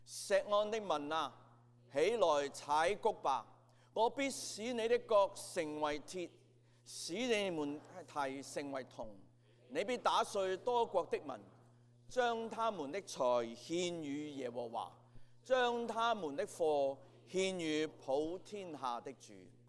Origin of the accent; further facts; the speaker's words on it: Hong Kong; 我哋香港人成日都讲呢班咁嘅官。